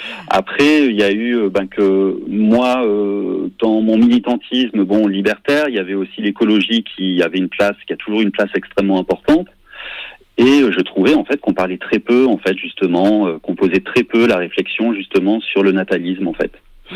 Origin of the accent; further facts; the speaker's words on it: Toulon, Provence-Alpes-Côte d'Azur, France; Donc, du coup, alors, je suis issu du sud-est de la France. Donc, je suis né à Toulon.